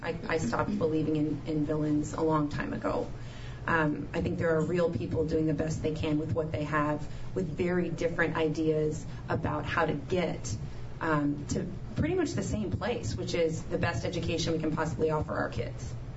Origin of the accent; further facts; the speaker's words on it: Anchorage, Alaska, United States; I grew up in Anchorage and had the opportunity to attend King Career Center